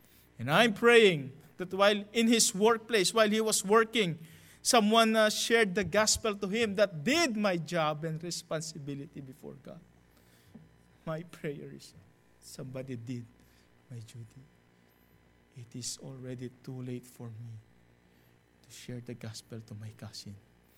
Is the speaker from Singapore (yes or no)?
no; Philippines; We grew up together in the Philippines.